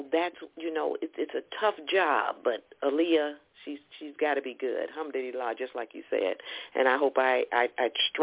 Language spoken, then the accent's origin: English; Ohio, United States; All my relatives from Ohio, I'm from Ohio, they said, "You okay?"